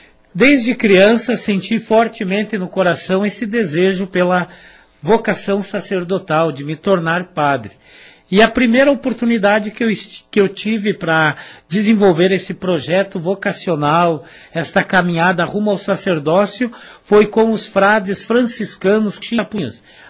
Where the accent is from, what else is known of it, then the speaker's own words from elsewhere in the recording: Santa Catarina, Brazil; born there; also born or lived in Paraná; now in União da Vitória, Brazil; Sou catarinense de nascimento, mas sou paranaense de coração, porque aqui fiquei, permaneci, fiz minha formação, me tornei padre e agora exerço o meu ministério sacerdotal aqui em União da Vitória.